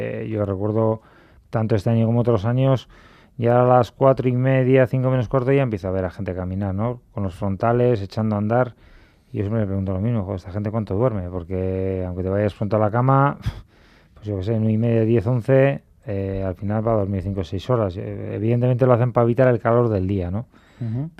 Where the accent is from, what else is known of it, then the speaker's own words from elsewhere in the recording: Navarre, Spain; porque tendré descendencia navarra, pero bueno, soy navarro en general, con todo, ¿no?